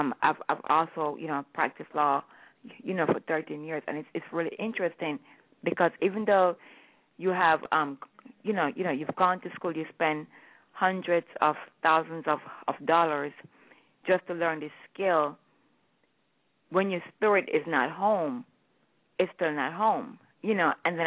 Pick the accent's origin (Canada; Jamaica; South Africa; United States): Jamaica; Well, you know, I am Jamaican.